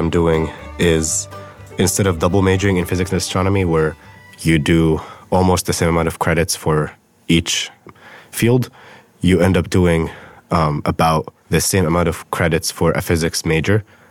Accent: Bethlehem, West Bank, Palestine; now in United States; I'm from Bethlehem, Palestine. So how did I end up at Whitman College? I grew up in Palestine and my parents didn't want me to kind of stay in Palestine

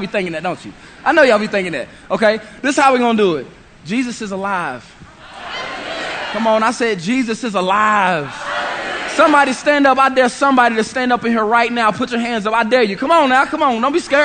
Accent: Gastonia, North Carolina, United States; Homeboy of mine back in Gastonia, my hometown, about 2 hours from here, right outside of Charlotte.

